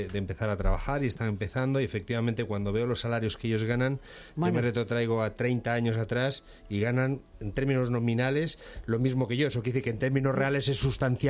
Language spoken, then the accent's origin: Spanish; Galicia, Spain; y yo soy gallego